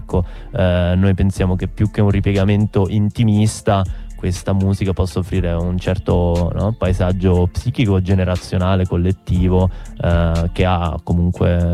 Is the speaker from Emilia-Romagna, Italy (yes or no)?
no; Rome, Lazio, Italy; anche come tante cose che succedono a Roma, e lo dico da romano